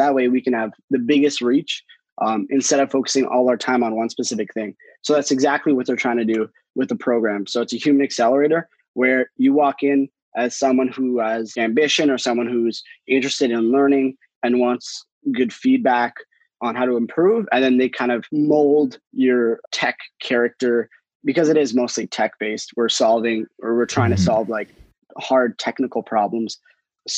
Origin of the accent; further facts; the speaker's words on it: Toronto, Ontario, Canada; moved away as an adult; I'm from Toronto, Canada, and I just moved here last week.